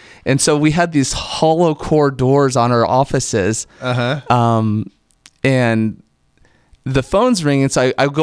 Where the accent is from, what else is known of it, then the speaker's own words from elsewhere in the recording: Fremont, Nebraska, United States; Yeah, so I'm from Fremont originally. Went to school in Lincoln for accounting